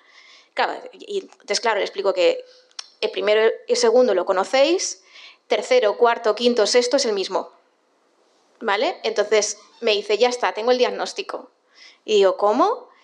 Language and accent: Spanish; Castilla-La Mancha, Spain; accent: La Mancha; Os he hecho muchas bromas de que soy manchega y mi acento es medianamente entendible